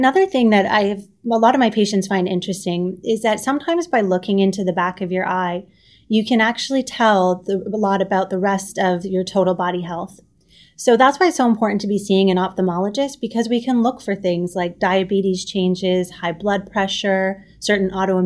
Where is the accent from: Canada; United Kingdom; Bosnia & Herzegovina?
Canada; now in New York, United States; I'm Canadian, so I do love hockey, although I've lived in New York now for almost 7 years.